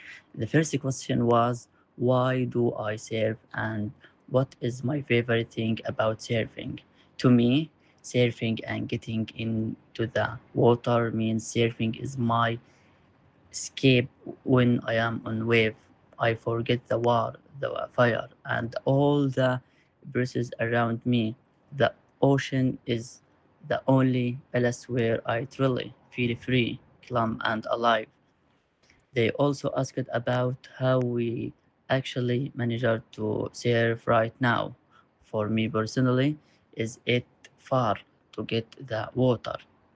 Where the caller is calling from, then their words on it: Gaza, Gaza Strip, Palestine; English is a second language; I am calling from Gaza. I am a member of the Gaza Surf Club.